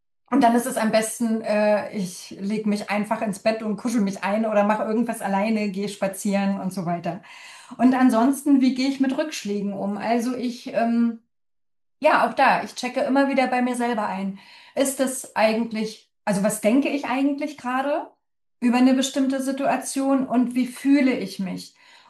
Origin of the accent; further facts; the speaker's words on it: East Germany, Germany; ich bin ja in der DDR also geboren und aufgewachsen